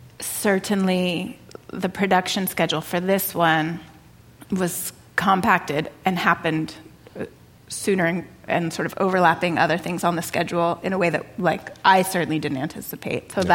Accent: Monterey, California, United States; I grew up in Monterey, yeah, which is about 2 hours south of San Francisco.

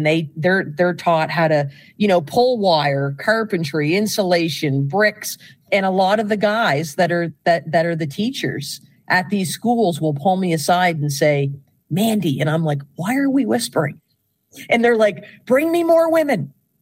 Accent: Yarmouth, Nova Scotia, Canada; I'm from Yarmouth.

